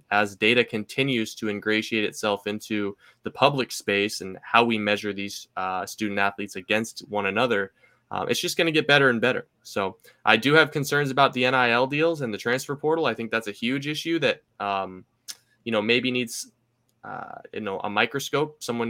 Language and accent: English; Seattle, Washington, United States; I know I'm from Seattle, but he really reminds me of a more polished Dylan Moore.